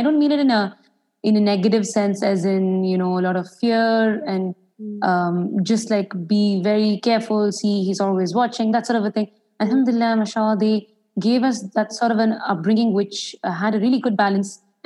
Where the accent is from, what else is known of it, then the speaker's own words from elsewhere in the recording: Dubai, United Arab Emirates; moved away as an adult; now in India; And as you had very well introduced me, alhamdulillah, I was born and brought up in Dubai, have been there for my entire life. It was just a couple of months ago that we shifted to India.